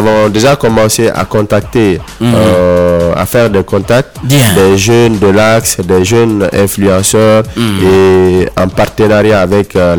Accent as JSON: {"language": "French", "country": "Guinea", "said": "En tant que jeune, on parle en tant que Guinéen"}